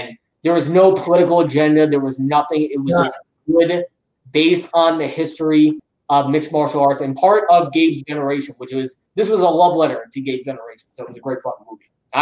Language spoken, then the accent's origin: English; Emerson, New Jersey, United States; I grew up in Emerson, New Jersey.